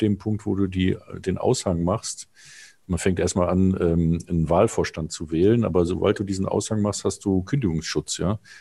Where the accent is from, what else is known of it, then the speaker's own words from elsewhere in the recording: Cologne, North Rhine-Westphalia, Germany; Ich rede aber als Kölner